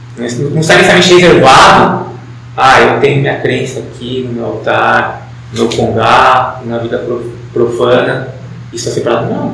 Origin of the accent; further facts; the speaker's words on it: São Paulo, Brazil; eu sou filho de Francisco e Antônia, e cresci em São Paulo